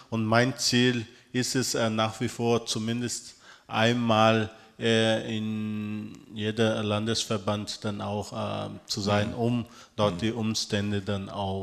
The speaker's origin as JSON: {"language": "German", "country": "Germany", "tie": "born or raised there", "said": "Wie gesagt, ich bin dort groß geworden in Deutschland."}